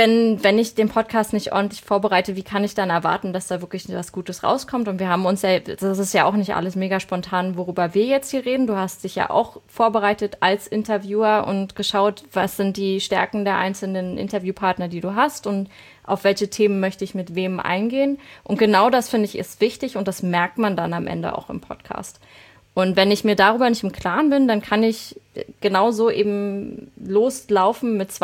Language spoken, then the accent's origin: German; Berlin, Germany; accent: Berlin; dass man extrem hört, wo ich herkomme. Und das wollte ich irgendwann, das habe ich tatsächlich raustrainiert, dass man meinen Berlinern nicht mehr so dolle hört.